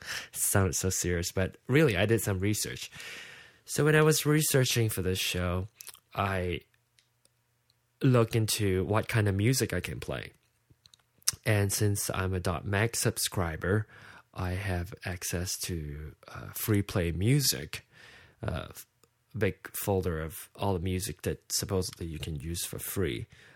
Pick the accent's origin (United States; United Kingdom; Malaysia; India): Malaysia; I'm from Malaysia. I was born and raised in Malaysia, and grew up in an ethnically Chinese family. My grandparents are Chinese immigrants, moved to Malaysia